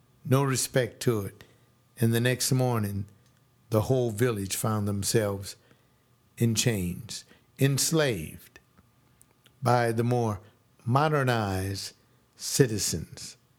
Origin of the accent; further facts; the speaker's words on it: California, United States; the biggest one is in my home state here in California.